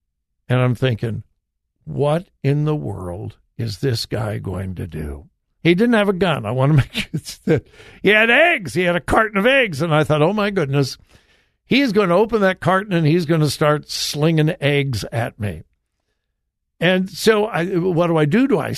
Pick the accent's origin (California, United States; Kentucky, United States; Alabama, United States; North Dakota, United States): California, United States; Compton; When I was growing up, and I grew up in a very mixed neighborhood. Most of you know I grew up in Compton, California.